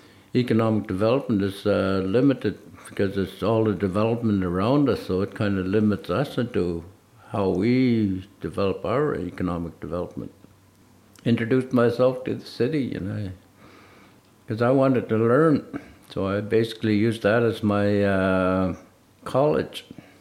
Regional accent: Salmon Arm, British Columbia, Canada; I'm a counselor from Salmon Arm.

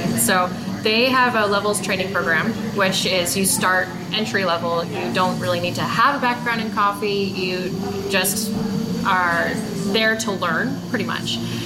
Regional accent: Salmon Arm, British Columbia, Canada; also born or lived in Vancouver; So we grew up in Salmon Arm, so this is like our hometown.

